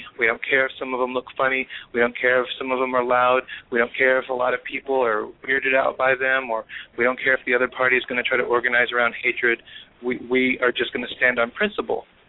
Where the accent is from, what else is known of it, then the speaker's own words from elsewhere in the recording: Virginia, United States; You know, growing up in Virginia and being of mixed ancestry.